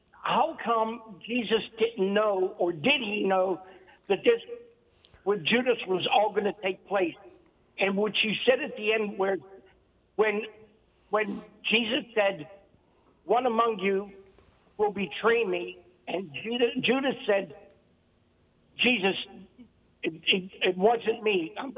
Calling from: Pittsburgh, Pennsylvania, United States; Pittsburgh, Pennsylvania

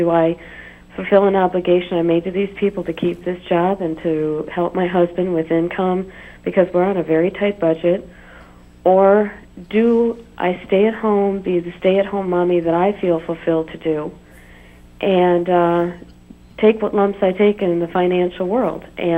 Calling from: Michigan, United States; Oh, hello, Mother. I'm from Michigan.

